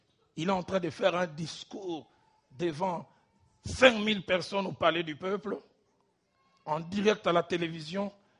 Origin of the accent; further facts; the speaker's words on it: Kinshasa, DR Congo; À l'époque où moi j'ai grandi à Kinshasa, vers les années 73, 75